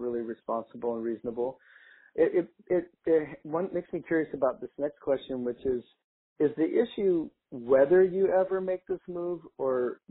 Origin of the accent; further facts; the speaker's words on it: Michigan, United States; Yeah, I grew up in Michigan, so I got used to that thing as well.